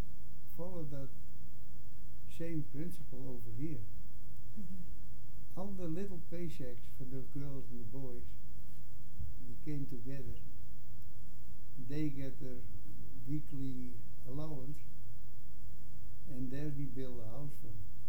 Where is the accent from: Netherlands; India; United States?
Netherlands; English is a second language; moved away; I came from Holland.